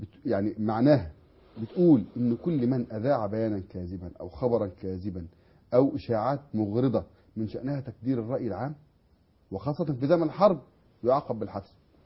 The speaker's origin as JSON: {"language": "Arabic", "town": "Al-Kammash", "region": "Monufia Governorate", "country": "Egypt", "tie": "born or raised there", "said": "ومن قريتي انا قريه الكماش"}